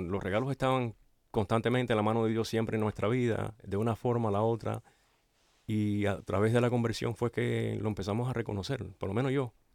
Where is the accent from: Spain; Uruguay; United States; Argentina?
United States; Miami, Florida; born there; nací en Miami y mis padres vinieron en el 61 y un poquito después nací, pero siempre tuve, a través de ellos, siempre tuve la cultura de tradición de la familia cubana en mí.